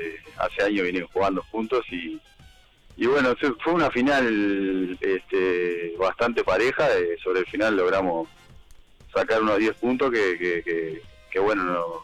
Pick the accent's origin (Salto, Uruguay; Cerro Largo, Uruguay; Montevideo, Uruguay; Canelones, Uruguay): Montevideo, Uruguay; now in Mercedes, Uruguay; estoy en Mercedes, yo, así que imagínate, yo soy de Montevideo, hace 7 años estoy acá en Mercedes